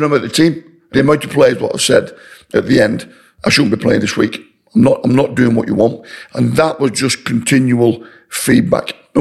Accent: Wigan, North West England, United Kingdom; I wanted to stay at Wigan, my hometown club.

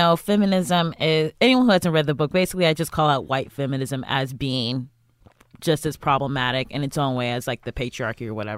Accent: Cleveland, Ohio, United States; I'm from Cleveland, Ohio.

